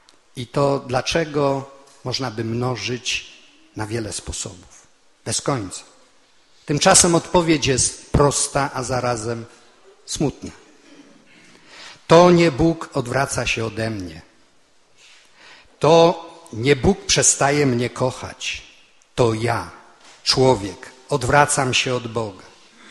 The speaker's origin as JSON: {"language": "Polish", "town": "Stronie", "region": "Lesser Poland", "country": "Poland", "tie": "born there", "said": "to są moje rodzinne strony. Moja mama pochodzi z Rogów, tata z Podegrodzia, a ja się urodziłem w Stroniu."}